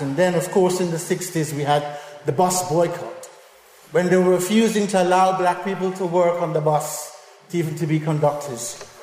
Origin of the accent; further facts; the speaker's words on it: London, United Kingdom; born there; And my father lived in London, where I was born in London